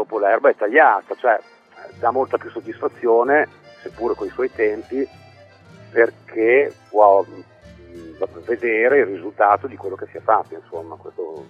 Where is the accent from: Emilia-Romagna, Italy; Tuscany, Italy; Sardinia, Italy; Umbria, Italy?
Emilia-Romagna, Italy; Bologna; Sì, noi veniamo da Bologna, io prima mi occupavo di tutt'altro